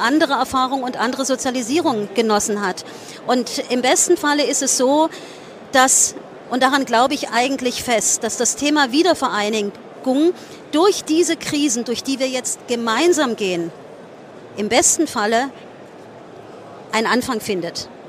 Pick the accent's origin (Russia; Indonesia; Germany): Germany; East Germany; Und unsere Identität als Ostdeutsche war, und da beißt die Maus keinen Faden ab, die DDR.